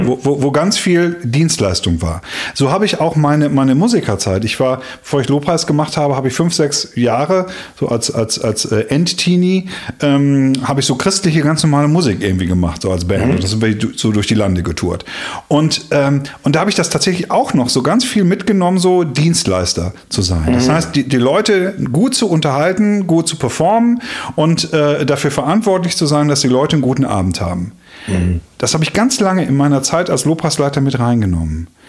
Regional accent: Schleswig-Holstein, Germany; born there; ich bin in Schleswig-Holstein geboren

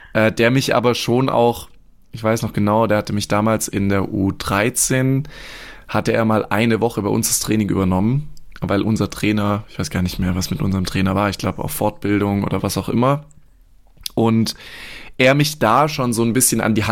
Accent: Baden-Württemberg, Germany; habe davor hier in der Reutlinger Gegend, wo ich aufgewachsen bin, in so einem kleinen Dorfverein gespielt.

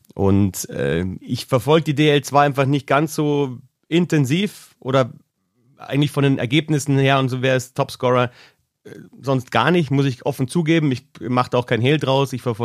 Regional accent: Bavaria, Germany; bei mir ist halt einfach Rosenheim die nächste Stadt, ja. Für mich ist Daniel nicht München die Großstadt, sondern schon Rosenheim, weil ich bin auf dem Dorf aufgewachsen.

